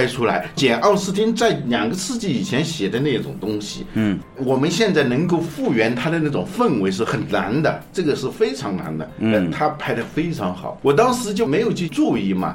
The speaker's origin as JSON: {"language": "Chinese", "country": "China", "said": "我们一般当我们说到作为一个中国人的时候"}